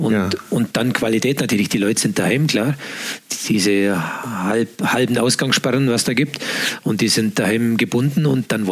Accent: Bavaria, Germany; gerade bei uns im Allgäu

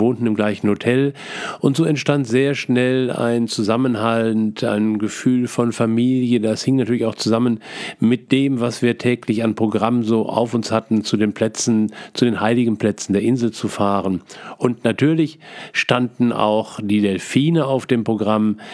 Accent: Essen, North Rhine-Westphalia, Germany; Natürlich war ich beim Duisburger Zoo als Essener Kind

